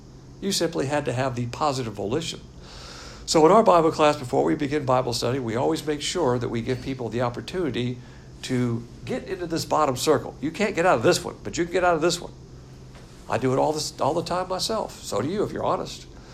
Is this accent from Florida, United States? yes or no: yes; Pensacola, Florida, United States; born there; I was born in Pensacola in a hospital.